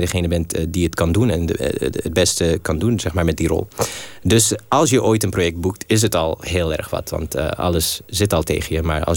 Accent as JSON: {"language": "Dutch", "country": "Ethiopia", "tie": "born or raised there", "also_born_or_lived": "Mauritania", "moved": "as an adult", "said": "Klopt, geboren in Mauritanië en opgegroeid in Ethiopië."}